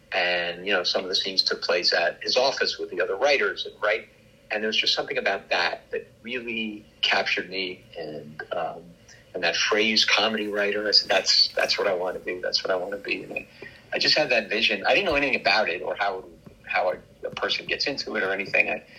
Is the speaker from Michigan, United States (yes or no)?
no; Port Washington, New York, United States; also born or lived in Queens, New York; I grew up in Queens, New York until the age of about 10, and then moved to Port Washington, where I went to went through the remainder of elementary school and then junior high at Weber and then Schreiber